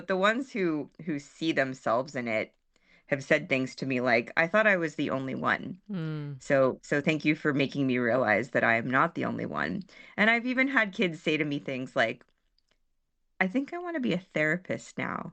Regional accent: San Francisco, California, United States; now in California, United States; It's a little early for me here in California. The funny papers. It was just one page in my hometown paper in the San Francisco Chronicle.

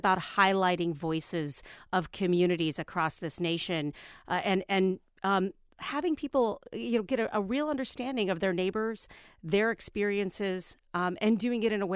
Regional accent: Ohio, United States; And you left out the most important part of my bio, which is I'm from Ohio.

